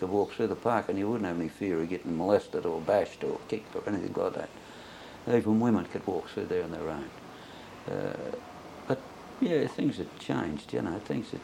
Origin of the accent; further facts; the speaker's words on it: Sydney, New South Wales, Australia; born there; was born in Castlereagh Street, on the Phillip Street side of the South Sydney Leagues Club.